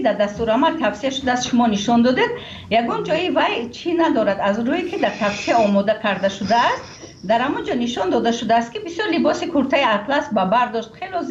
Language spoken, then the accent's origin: Persian; Tajikistan; ما ملت تاجیک هستیم